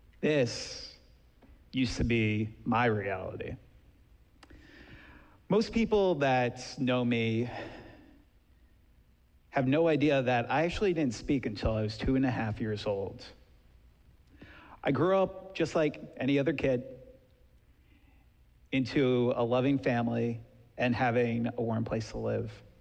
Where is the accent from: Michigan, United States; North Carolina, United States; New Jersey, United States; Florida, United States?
New Jersey, United States; Born and raised in New Jersey, they took me to see some of the best physicians, the best therapists, and the best people in our tri-state area.